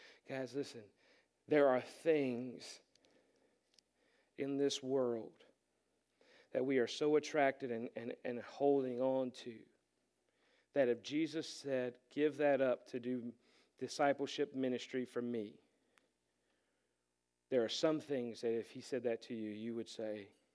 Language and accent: English; Macon, North Carolina, United States; The house that I grew up in Macon, North Carolina, my dad built with his own two hands.